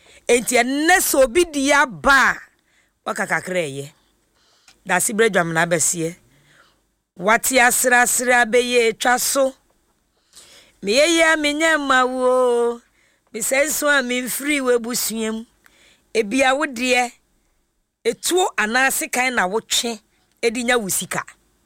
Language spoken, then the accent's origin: English; Ghana; And then being a Ghanaian